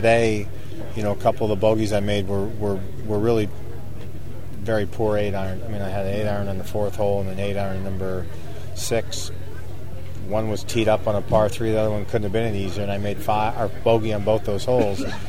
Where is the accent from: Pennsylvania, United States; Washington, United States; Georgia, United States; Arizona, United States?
Washington, United States; Seattle; I'm a Californian now, grew up in Seattle, so I played a lot of courses like this.